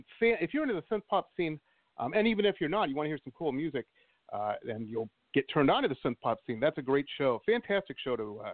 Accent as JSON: {"language": "English", "town": "Detroit", "region": "Michigan", "country": "United States", "tie": "born or raised there", "also_born_or_lived": "Boston / San Diego", "said": "I grew up in Detroit, went to college in Boston."}